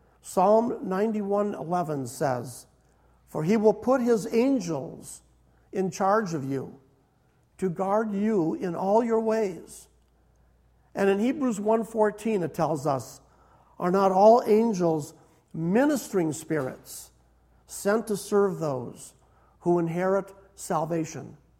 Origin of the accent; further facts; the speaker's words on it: Minnesota, United States; I was a youngster growing up in Minnesota.